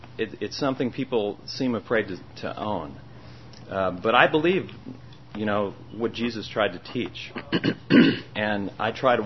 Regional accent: Bayonne, New Jersey, United States; I come from an Irish Catholic family. I was born in Jersey City. People don't like to say that. People don't like to say that in Texas. I grew up in Bayonne, New Jersey.

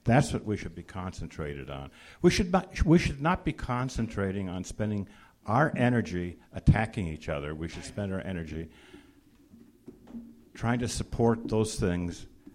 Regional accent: Wisconsin, United States; Everywhere, I'm from Wisconsin

